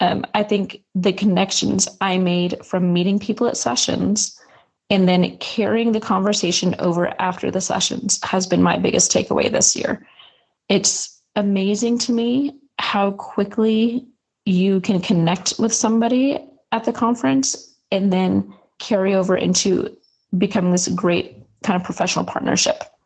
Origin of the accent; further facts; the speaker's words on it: Ukiah, California, United States; from Ukiah, California, and I teach K through 6 at Oak Manor Elementary.